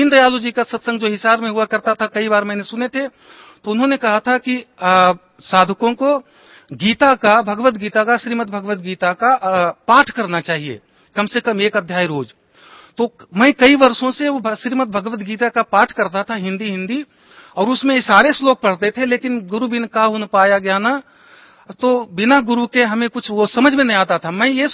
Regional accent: Bihar, India; मैं बिहार स्टेट से बिलोंग करता हूं, और मेरे गांव में जो कोई मरता था व्यक्ति

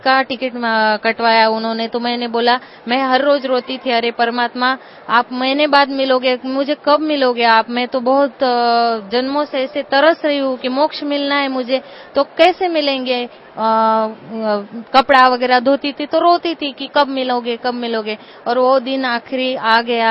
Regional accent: Nashik, Maharashtra, India; मैं महाराष्ट्र नासिक से आई हूँ।

